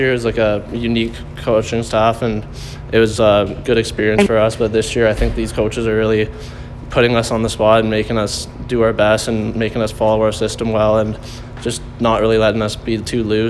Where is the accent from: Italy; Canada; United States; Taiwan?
Canada; North Vancouver, British Columbia; from North Vancouver, and I'm 19 years old.